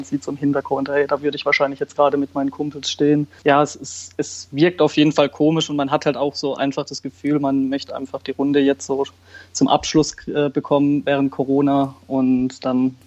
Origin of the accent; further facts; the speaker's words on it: Karlsruhe, Baden-Württemberg, Germany; born there; Also ich bin in Karlsruhe geboren